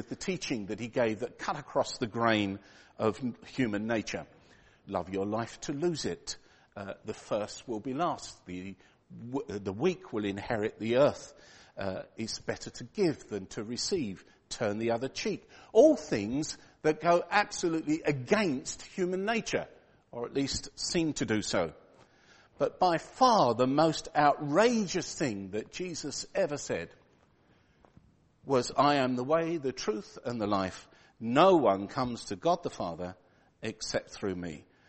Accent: London, United Kingdom; born there; also born or lived in France / Argentina; I was born in Whitechapel in London, which I think makes me just about as British as it's possible to be. During my late teens and early 20s, I went to live and work in France for 3 years.

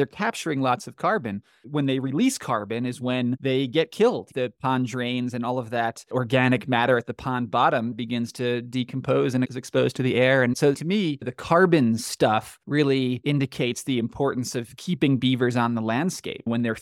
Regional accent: New York, United States; I grew up in New York and spent a lot of time in the Catskills and the Adirondacks, these big, relatively wild areas in upstate New York.

